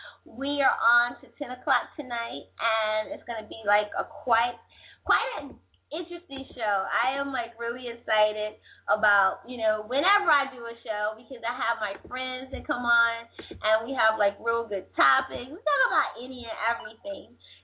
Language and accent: English; Greensboro, North Carolina, United States; There's a lot of things going on in my hometown this weekend. I'm in Greensboro, North Carolina.